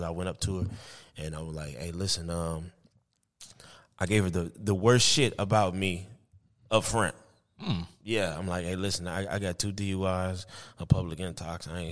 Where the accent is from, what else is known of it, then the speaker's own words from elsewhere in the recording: Detroit, Michigan, United States; And then we went to Detroit because I'm from Detroit.